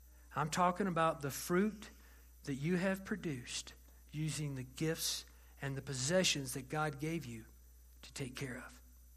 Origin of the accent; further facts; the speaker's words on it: Texas, United States; I will work diligently, that's a big word, I'm from Texas, to provide for the needs of my family.